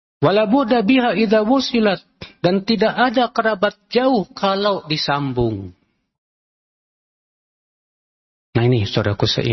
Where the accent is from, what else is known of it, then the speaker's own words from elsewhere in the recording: Java, Indonesia; Kalau kita orang Jawa, gak tahu.